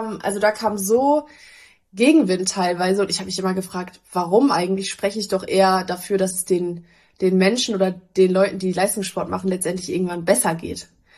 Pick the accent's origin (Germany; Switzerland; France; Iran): Germany; Lingen, Lower Saxony; Nee, ich komme wirklich von da. Also ich bin tatsächlich in Lingen geboren. Meine Mama kommt aus Lingen und mein Papa kommt aus Meppen.